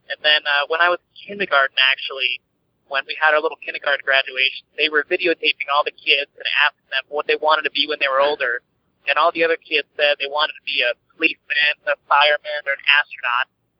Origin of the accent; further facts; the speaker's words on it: Florida, United States; born there; now in Lansing, United States; I live in Lansing, Michigan with my fiance, Jessica. I was born in Florida, did most of my flight training down there in a city called Sarasota.